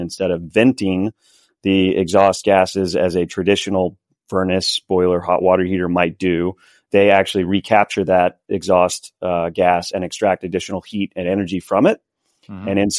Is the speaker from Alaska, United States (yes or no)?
no; Texas, United States; So I'm from Texas, and that's where I started my career.